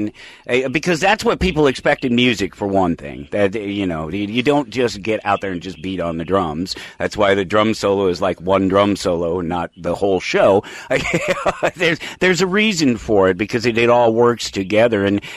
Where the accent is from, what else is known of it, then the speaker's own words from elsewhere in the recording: Denver, Colorado, United States; So, I'm from Denver, Colorado.